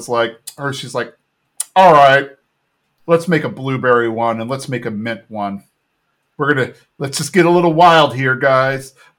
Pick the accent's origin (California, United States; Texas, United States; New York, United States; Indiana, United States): Texas, United States; San Antonio; I grew up in San Antonio where at a time, I don't know how it is now.